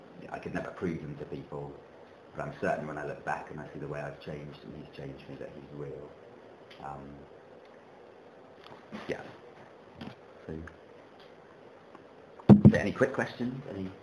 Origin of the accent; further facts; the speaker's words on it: United Kingdom; And so it's a kind of Pentecostal background, so not too wild because we're British Pentecostals.